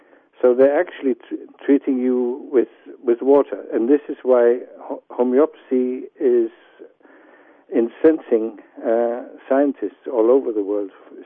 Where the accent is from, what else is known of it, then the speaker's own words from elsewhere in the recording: Germany; accent: German; English is a second language; As a boy, I was treated homeopathically. I grew up in Germany, as you probably hear from my accent, and our family doctor was a homeopath.